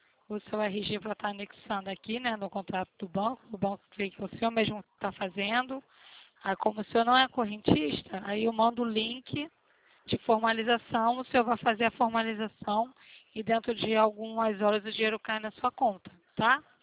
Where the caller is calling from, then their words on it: Rio de Janeiro, Brazil; Eu sou aqui do Rio, no centro da cidade.